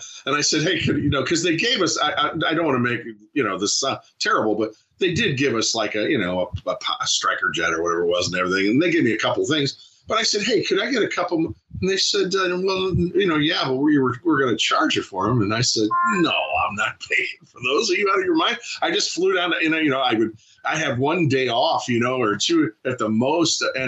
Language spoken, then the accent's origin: English; Missouri, United States; now in Los Angeles, United States; No, I'm in California. I'm in Los Angeles. I grew up in Missouri.